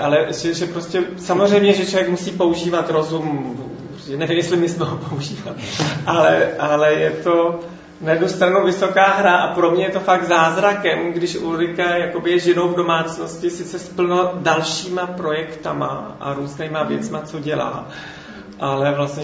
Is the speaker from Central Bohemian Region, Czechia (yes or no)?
yes; Byšice, Central Bohemian Region, Czechia; To jsou Byšice u Mělníka. Takže tam jsem vyrostl, mám jednu sestru, o 9 let starší, která učí hudebku v Praze.